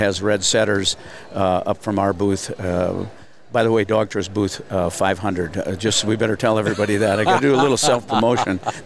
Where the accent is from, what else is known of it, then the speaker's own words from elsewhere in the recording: Minnesota, United States; and of course I'm from the Minnesota area, but I don't go to the Twin Cities all that often.